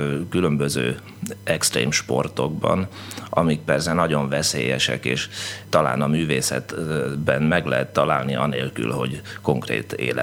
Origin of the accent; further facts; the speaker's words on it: Szekszárd, Tolna, Hungary; born there; Hát én szekszárdi születésű vagyok, és 1989 őszétől én folyamatosan itt élek és itt dolgozom.